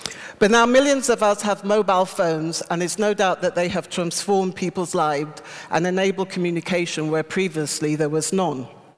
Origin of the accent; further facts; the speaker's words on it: Nigeria; When I was growing up in Nigeria in the 60s and 70s